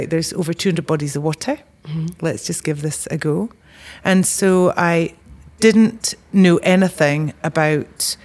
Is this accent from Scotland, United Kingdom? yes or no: yes; Scotland, United Kingdom; also born or lived in Bristol; now in Cumbria, United Kingdom; I moved to Cumbria from Bristol. So I'm from the northeast of Scotland. So when I was wee, I used to get put into, you know, bodies of water